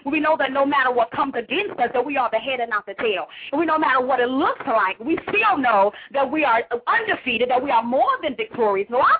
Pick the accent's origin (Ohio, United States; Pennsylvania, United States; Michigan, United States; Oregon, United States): Michigan, United States; Benton Harbor; I'm from Benton Harbor, Michigan.